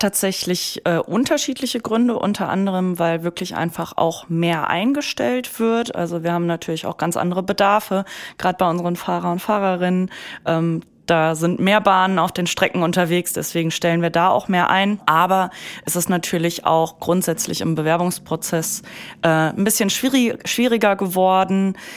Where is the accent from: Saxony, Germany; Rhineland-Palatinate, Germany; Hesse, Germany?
Hesse, Germany; Marburg; ich bin ursprünglich aus Marburg und mein Papa war früher in Marburg Busfahrer.